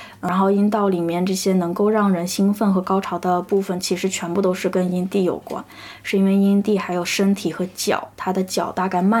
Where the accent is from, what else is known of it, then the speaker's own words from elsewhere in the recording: China; now in Japan; 后来我来到了日本以后发现我是一个中国人生活在日本